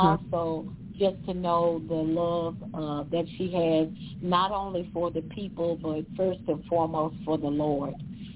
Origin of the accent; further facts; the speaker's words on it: Dallas, Texas, United States; I was born and raised in South Dallas, sunny South Dallas, right over there on Marbury near Lincoln High School.